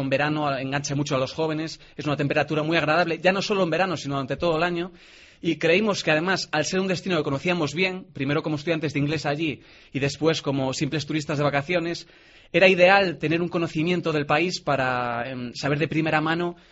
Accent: Ponferrada, Castile and León, Spain; now in A Coruña, Spain; yo soy berciano, soy de Ponferrada, pero llevo muchos años en Coruña. Ya soy prácticamente un integrante más de la comunidad autónoma.

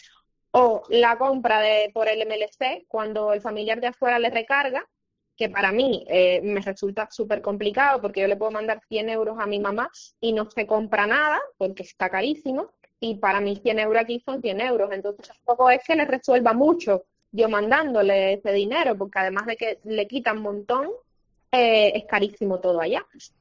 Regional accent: Cuba; moved away; yo me fui de Cuba hace unos 3 años y hace 3 años la situación estaba mala

